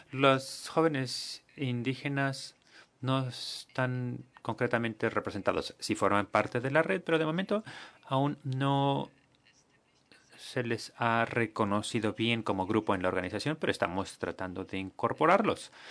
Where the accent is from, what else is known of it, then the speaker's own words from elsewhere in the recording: Brazzaville, Republic of the Congo; de Brazzaville, Congo.